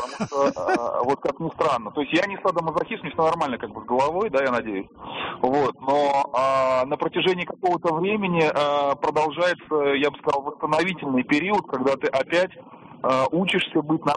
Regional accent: Moscow, Russia; Я из Москвы.

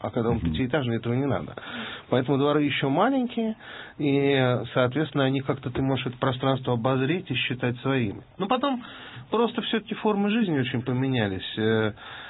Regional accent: Moscow, Russia; born there; И такой стал более такой, ну, самым роскошным местом в Москве. Я очень рано оттуда уехал.

